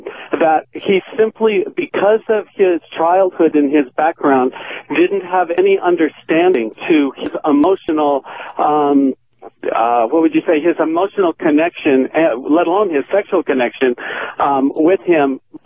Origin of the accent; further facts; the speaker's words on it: Idaho, United States; now in Palm Springs, United States; I'm calling from Palm Springs. I'm gay, and I was raised in Idaho on a cattle ranch